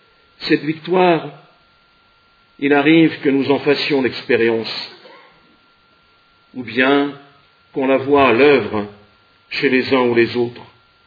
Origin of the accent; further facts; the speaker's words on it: Sallanches, Auvergne-Rhône-Alpes, France; je viens de Salanches et ça me fait plus penser aux montagnes.